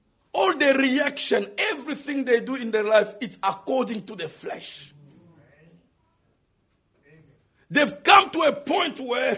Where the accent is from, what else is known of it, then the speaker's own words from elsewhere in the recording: New Zealand; I come from New Zealand, I'm a missionary.